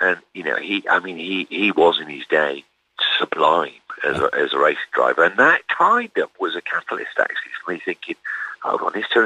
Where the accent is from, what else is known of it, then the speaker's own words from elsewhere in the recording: Newcastle, North East England, United Kingdom; I was brought up in Newcastle